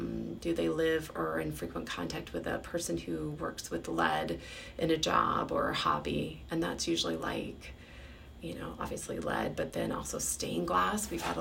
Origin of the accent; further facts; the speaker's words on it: Lincoln, Nebraska, United States; I'm from Lincoln. It's not very far.